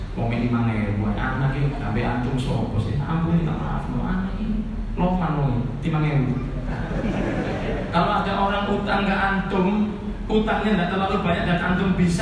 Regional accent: East Java, Indonesia; apalagi saya orang Jawa Timur

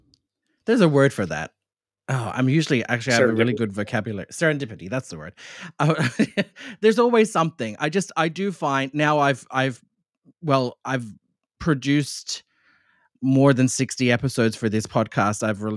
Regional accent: Australia; I say it all the time. I'm Australian.

